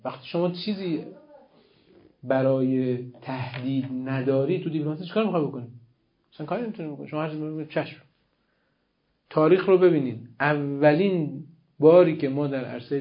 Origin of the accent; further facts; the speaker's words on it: Iran; من به عنوان یک ایرانی دارم منافع کشور خودم رو تبیین میکنم